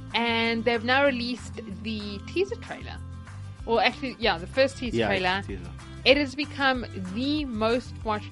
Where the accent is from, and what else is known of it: South Africa